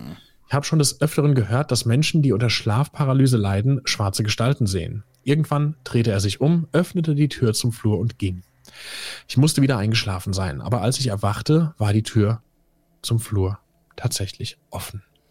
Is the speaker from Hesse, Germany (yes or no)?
yes; Hesse, Germany; born there; now in Hamburg, Germany; bin 39 Jahre alt. Ich wohne mit meinem Mann und meinen 3 Töchtern in Hamburg, bin aber gebürtige Hessin, so wie wir.